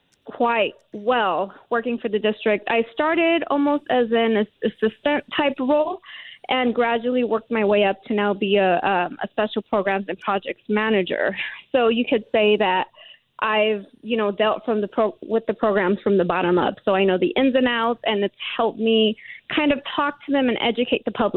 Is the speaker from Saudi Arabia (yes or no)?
no; Mexico; now in Desert Hot Springs, United States; originally I'm from Mexico. I was raised in the city of Desert Hot Springs, which is where I currently live and I love.